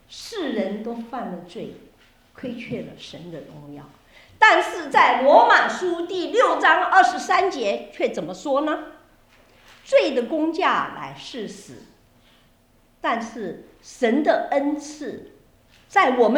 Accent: Taiwan; 这个景象是我从小长在台湾长大，坐公共汽车

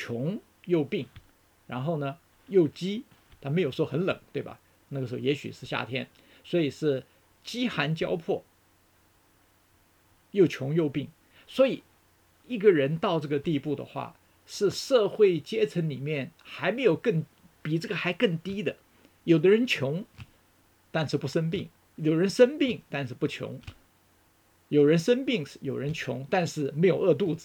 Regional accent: Taiwan; 我小时候就是在台湾长大的时候呢，那个时候在50、60年代呢

